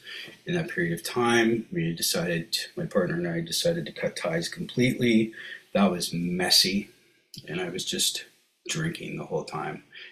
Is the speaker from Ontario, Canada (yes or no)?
yes; Cobourg, Ontario, Canada; I moved back to my hometown, Cobourg, Ontario, which is just on Lake Ontario, just down the road from Kingston a little bit, about an hour and a half. And it was the small town I remembered.